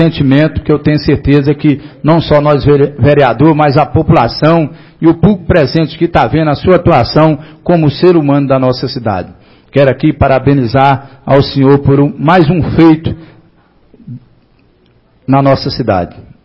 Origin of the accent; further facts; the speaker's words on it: Bahia, Brazil; now in Formosa, Brazil; eu sou de família humilde, vim da Bahia até a cidade de Formosa. Nos tempos, meus pais me disseram que a gente veio da Bahia até a Formosa até a pé.